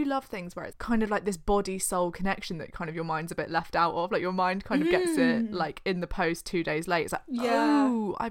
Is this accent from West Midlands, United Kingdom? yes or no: no; London, United Kingdom; there's someone in this town that I live in, not London, my hometown